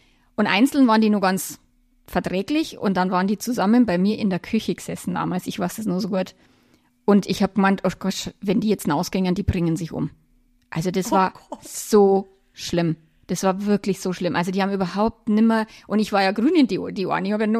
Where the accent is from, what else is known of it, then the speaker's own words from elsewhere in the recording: Feldkirchen-Westerham, Bavaria, Germany; born there; now in Bad Aibling, Germany; Also Landkreis Rosenheim. Mhm. Ich bin geboren in Verkirchen-Westerham und ich wohne aber in dem wunderschönen Bad Aibling.